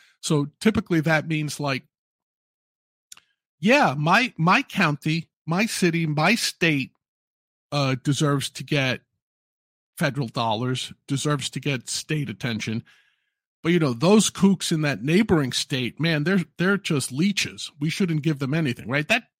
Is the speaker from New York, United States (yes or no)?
yes; New York, United States; My home state here in New York, it is tougher to get on the ballot in New York State than it is to get on the ballot against Putin in Russia.